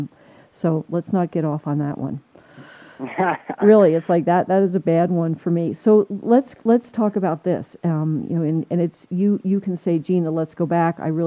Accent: New Jersey, United States; You know, I'm from New Jersey. I was, you know, I had a great happy childhood. I was a Shakespeare major.

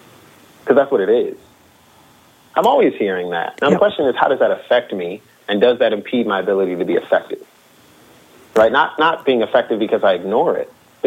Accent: United States; Isn't this a great American country? Now, I'm an American, so I hope it is great, right?

